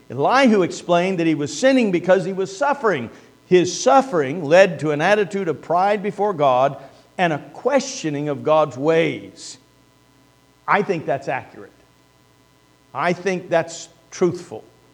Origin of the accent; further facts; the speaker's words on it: Illinois, United States; You know, growing up in Illinois, I lived in central Illinois essentially all of my youth. And the fields there are flat.